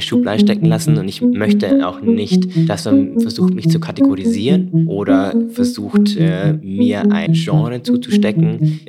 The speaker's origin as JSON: {"language": "German", "town": "Weiden", "region": "Bavaria", "country": "Germany", "tie": "born or raised there", "said": "geboren in Weiden in der Oberpfalz. Wirklich 44.000 Menschen leben da, wirklich so ein kleines Kuckucksnest, wo sich wirklich auch jeder kennt. Ich bin aufgewachsen als eines der wenigen Mischlings- oder farbigen Kinder."}